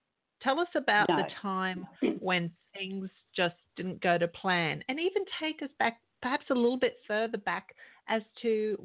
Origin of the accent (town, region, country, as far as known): Australia